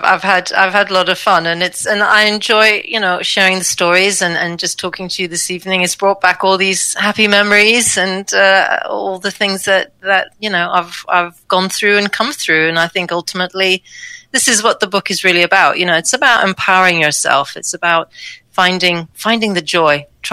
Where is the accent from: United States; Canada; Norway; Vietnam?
Norway; Oslo; moved away; No, I mean, I'm from Norway, but my father's American. But I've lived here for a long, long time